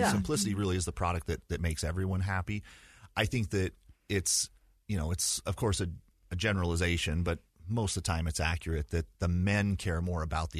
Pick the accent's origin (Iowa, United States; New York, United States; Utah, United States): Utah, United States; Provo; born or raised there